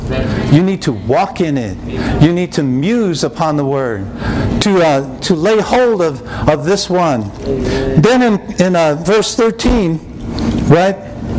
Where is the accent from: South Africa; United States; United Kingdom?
United States; Ann Arbor, Michigan; I'm from Ann Arbor, Michigan. I have two sons.